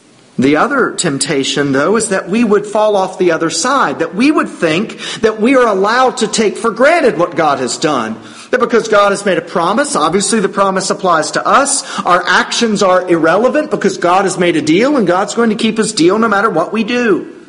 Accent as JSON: {"language": "English", "region": "Georgia", "country": "United States", "said": "and remember that I'm from Georgia"}